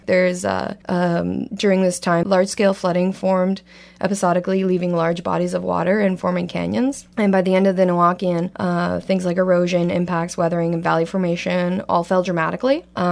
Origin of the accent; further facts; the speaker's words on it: Mississauga, Ontario, Canada; And I'm originally from the Toronto, Mississauga area. I moved up here for school, and I've stayed here because I like it so much.